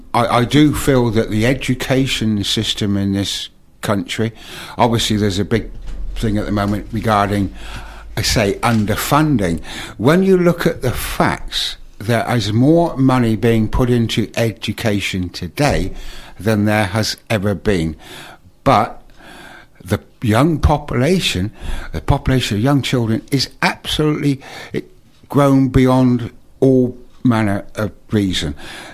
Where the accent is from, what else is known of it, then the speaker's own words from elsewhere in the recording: Poole, South West England, United Kingdom; born there; I was born in Poole, 1949.